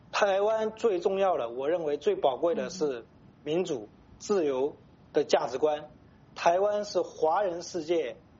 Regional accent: China; now in United States; 对于我这一个从大陆出来的人来讲，对我也没什么关系

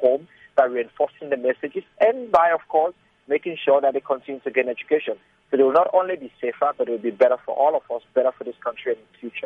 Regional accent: Sierra Leone; I grew up in Sierra Leone.

